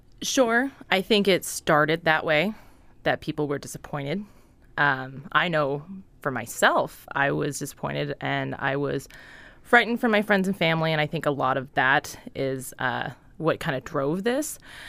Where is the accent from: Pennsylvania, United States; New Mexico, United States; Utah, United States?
Utah, United States; Salt Lake City; I'm not originally from Alaska. I'm from Salt Lake City, Utah. So I'm a bit of a transplant, but I've been here for a couple of years now.